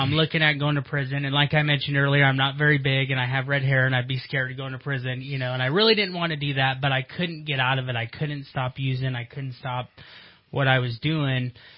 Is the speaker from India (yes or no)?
no; South Dakota, United States; I'm from South Dakota. I'd go back. I'll go work on the farm with my aunt and uncle.